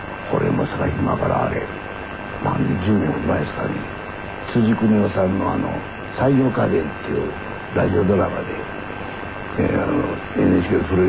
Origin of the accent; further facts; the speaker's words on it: Osaka, Japan; accent: Osaka dialect; 私大阪弁しかよう喋れないんですよ。